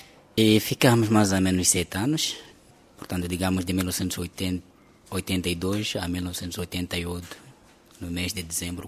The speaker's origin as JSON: {"language": "Portuguese", "country": "Mozambique", "also_born_or_lived": "Germany", "said": "E nós, quando saímos de Moçambique e para, portanto, a Alemanha, o objetivo era ir aprender do socialismo e vir implementar, portanto, cá em Moçambique."}